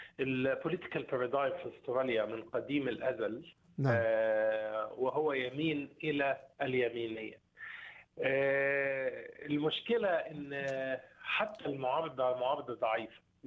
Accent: Egypt; احنا زي ما بنقول هي زي ما بيقولوا عندنا في مصر

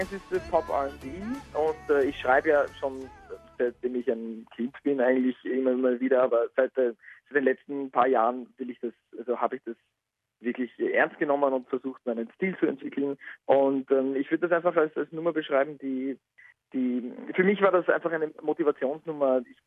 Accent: Innsbruck, Tyrol, Austria; born there; moved away as an adult; now in Vienna, Austria; Ich bin Wahlwiener, genau. Ich bin wegen dem Studium hergezogen, vor circa jetzt fast 5 Jahren. Und bin aber gebürtige Innsbrucker aus Tirol.

